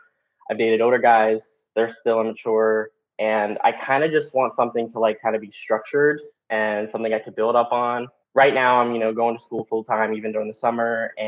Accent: West Virginia, United States; It actually reminds me of my hometown, growing up in West Virginia.

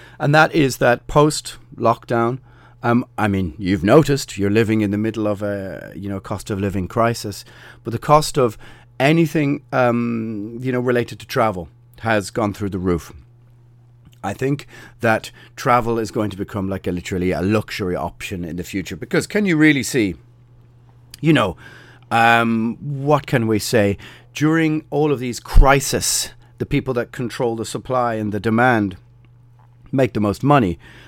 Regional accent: Ireland; We got to the party late, as most Irish people do. I remember when there was lots of Polish living in Ireland.

